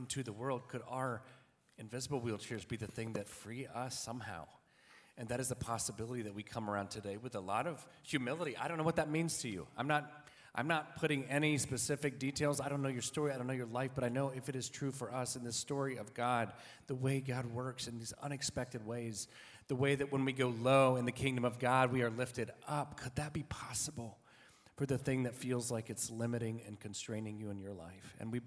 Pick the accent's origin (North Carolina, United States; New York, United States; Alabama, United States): Alabama, United States; Montgomery; now in Atlanta, United States; we're from the South originally. Catherine's from Athens, Georgia. I'm from Montgomery. Spent a lot of time around Florence, Mississippi, though, too, with my mom's family. And we live in Atlanta currently.